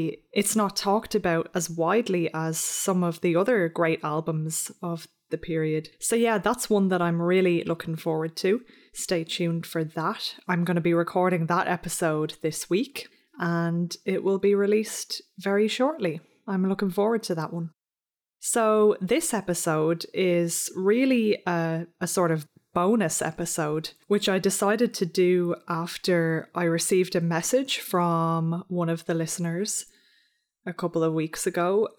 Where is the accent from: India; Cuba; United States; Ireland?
Ireland; Dublin, Leinster; Yeah, so I'm from Dublin.